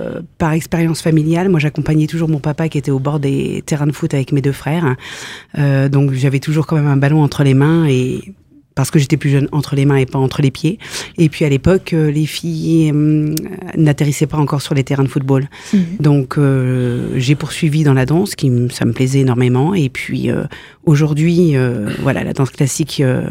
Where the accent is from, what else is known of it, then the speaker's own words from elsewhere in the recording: Saint-Max, Grand Est, France; Je suis arrivée dans cette commune en 2005, mais je suis originaire de Saint-Max, une ville qui me tient très à cœur.